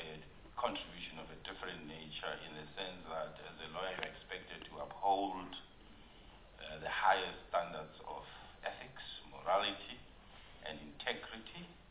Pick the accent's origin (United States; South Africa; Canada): South Africa; That is a significant achievement, being a South African